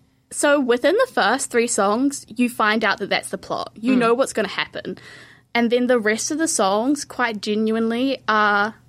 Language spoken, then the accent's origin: English; Oamaru, Otago, New Zealand; But my hometown, Oamaru